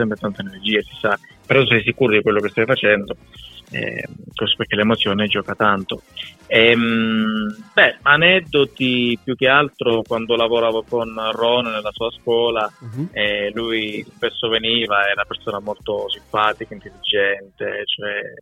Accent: Calabria, Italy; E spesso mi dicono, sei napoletano? Io dico, no, un po' più giù, sono calabrese.

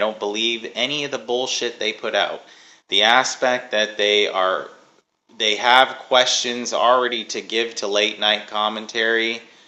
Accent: Canada; I can't. I'm Canadian.

